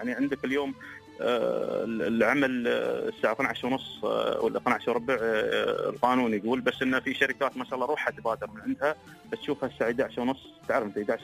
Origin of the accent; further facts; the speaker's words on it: Abu Dhabi, United Arab Emirates; نحن ابناء الامارات